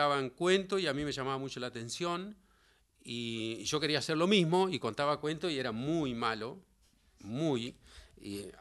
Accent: Victorica, La Pampa, Argentina; Yo soy de un pueblo que se llama Vitorica, que es el primer pueblo de La Pampa.

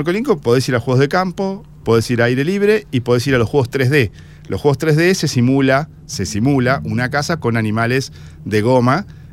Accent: Buenos Aires, Argentina; born there; now in San Martín, Argentina; No, nací en Buenos Aires.

